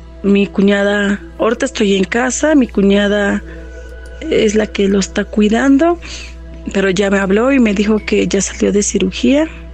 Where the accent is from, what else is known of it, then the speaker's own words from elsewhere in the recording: Amozoc, Puebla, Mexico; soy de aquí de Amozoc.